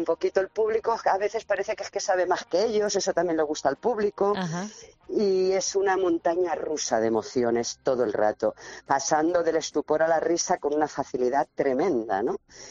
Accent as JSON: {"language": "Spanish", "town": "Madrid", "region": "Community of Madrid", "country": "Spain", "tie": "born or raised there", "also_born_or_lived": "Zaragoza", "said": "yo aunque me he desarrollado toda mi vida de más juvenil en Madrid y demás, y todo el mundo piensa que soy madrileña porque apenas con una semana ya estaba en Madrid, mis padres viajaron expresamente a Zaragoza para que yo naciera allí"}